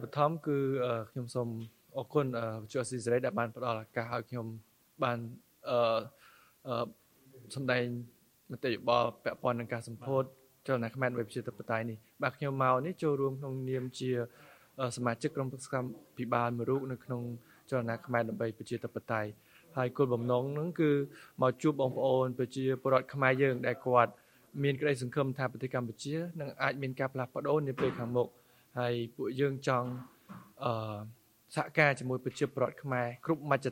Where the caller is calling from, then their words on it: Japan; ខ្ញុំមកពីប្រទេសជប៉ុនបាទ